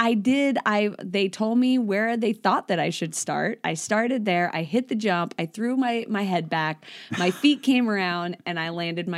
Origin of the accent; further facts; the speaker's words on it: Lake Tahoe, California, United States; So I grew up in Lake Tahoe, California.